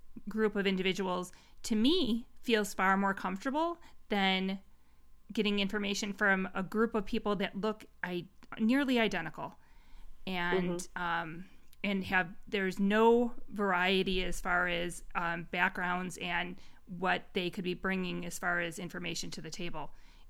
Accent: Chicago, Illinois, United States; because we're from Chicago

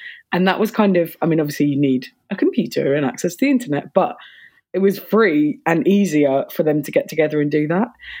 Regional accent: Orpington, London, United Kingdom; it was funny because I started when I was a teenager and I grew up in Orpington

